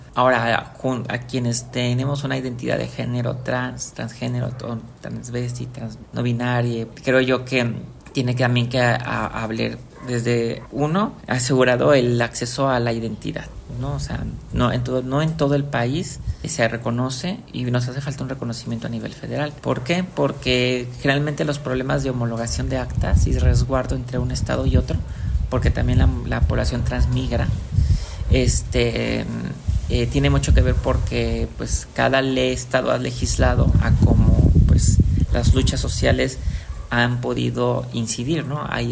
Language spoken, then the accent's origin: Spanish; Veracruz, Mexico; born there; tuve que rectificarme en Ciudad de México a pesar de que nací en Veracruz